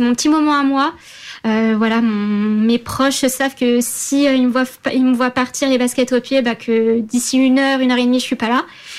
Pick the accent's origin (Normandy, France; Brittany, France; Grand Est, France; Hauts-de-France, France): Grand Est, France; Troyes; je sais que quand je suis chez moi à Troyes